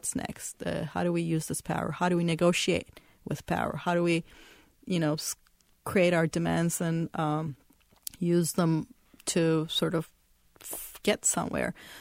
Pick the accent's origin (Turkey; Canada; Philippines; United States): Turkey; We had Gezi in my home country of Turkey.